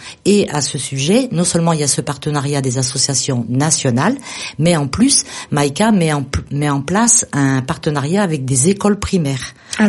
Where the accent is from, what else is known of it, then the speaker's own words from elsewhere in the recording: Parisot, Occitanie, France; moi je suis originaire de Parisot